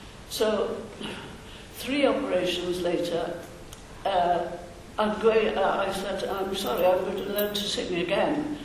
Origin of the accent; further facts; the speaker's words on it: Wales, United Kingdom; So as a Welshman, what was I going to do? So I went to Wales